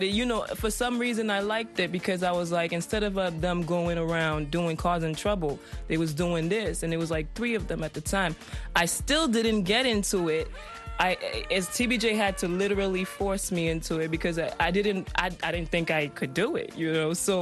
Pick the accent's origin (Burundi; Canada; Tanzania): Canada; also born or lived in Sierra Leone / Gambia / United States; But I was born in Sierra Leone. I grew up in Canada. And I moved around, honestly, because I was a problem child when I was a kid. So I was raised by my grandma, so I moved from Sierra Leone, Gambia, to Canada